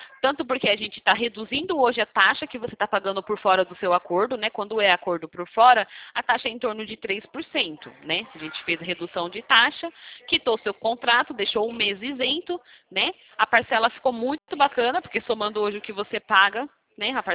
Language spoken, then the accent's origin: Portuguese; São Paulo, Brazil; do interior, sou de São Paulo